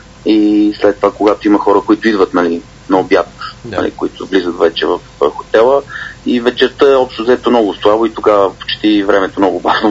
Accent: Sofia, Sofia City, Bulgaria; moved away as an adult; now in Regina, Canada; 8600 или 8700 километра от София точно до Риджайна. Първото това, което направих като дойдох да видя от родния ми град колко е далече.

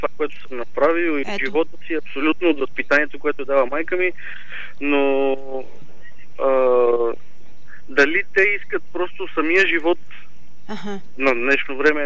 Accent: Mirovyane, Sofia City, Bulgaria; В София, в София. От Мировяне съм аз.

